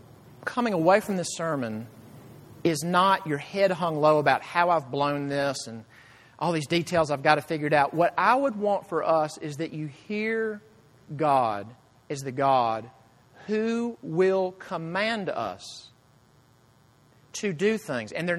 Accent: Jackson, United States; I know I've told the story before, but when I was young, growing up in Jackson, one Sunday after church

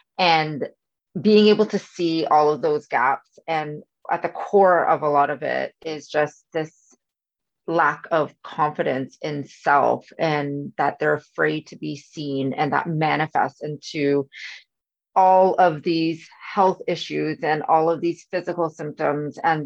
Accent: Canada; I'm actually from Canada.

